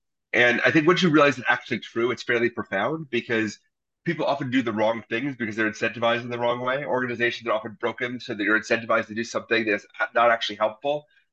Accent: Wisconsin, United States; I'm born and raised in Wisconsin. I may sound like a New Yorker because I talk fast, but born and raised in Wisconsin.

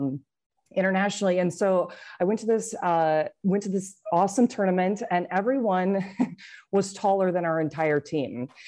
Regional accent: Cedar Rapids, Iowa, United States; So we kind of live in suburbia, but Cedar Rapids, if you watch that cool movie that came out years later, it still has like 150,000 population. So it was still a big city.

